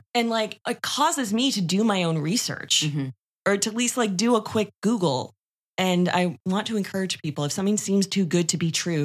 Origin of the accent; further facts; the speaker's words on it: Canada; we are Canadian